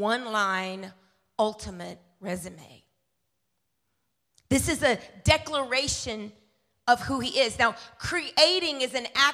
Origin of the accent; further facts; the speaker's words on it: Philippines; I was a missionary kid growing up in the Philippines